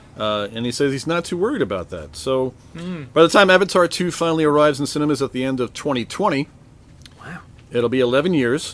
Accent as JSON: {"language": "English", "country": "Australia", "tie": "born there", "accent": "Australian", "said": "the Australian like, accent is very hard to lose. I know, because I was born in Australia."}